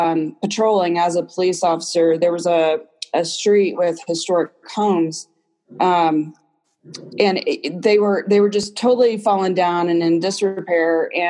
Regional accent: Texas, United States; I was born and raised in Texas. I started out my career there as a police officer.

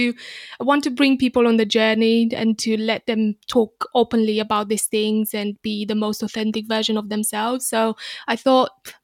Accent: Romania; English is a second language; I'm originally from Romania, as you can tell from my accent and my surname as well.

